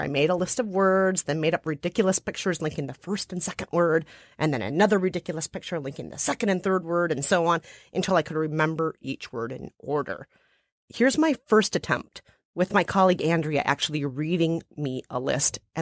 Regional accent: Minnesota, United States; Minnesota, my home state, sounds like miniature soda to some people, Minnesota.

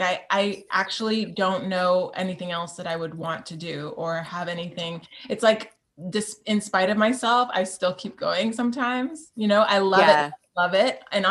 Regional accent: Florida, United States; I didn't even know what Broadway was because I'm not from New York originally. I'm from Florida.

